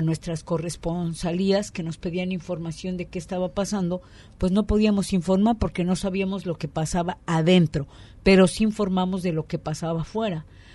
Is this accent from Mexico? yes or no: yes; Mexico